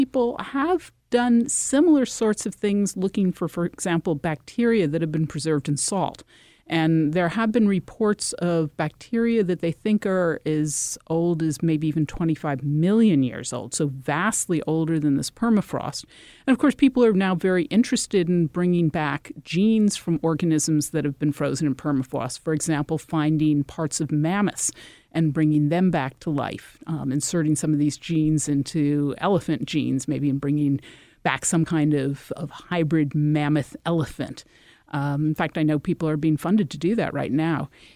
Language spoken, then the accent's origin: English; Connecticut, United States; You know, for example, I'm from Connecticut.